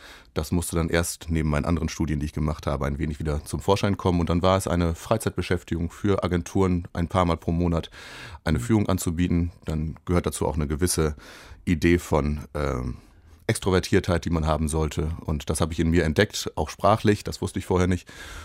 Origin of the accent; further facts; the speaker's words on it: Cologne, North Rhine-Westphalia, Germany; dann weiß man eben als Kölner